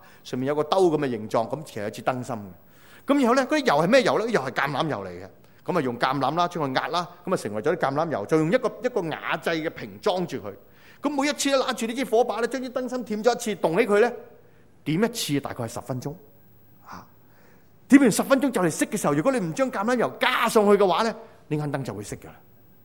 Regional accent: Cheung Chau, Islands, Hong Kong; 我小时候是点油灯的，因为我在长洲长大，电费很贵，不同香港的电，香港电很便宜，长洲的电贵几倍，所以我是点油灯的。

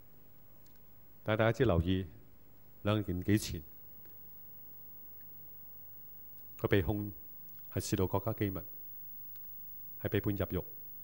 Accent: Hong Kong; 让我们香港人能够接受这么多密集的信息

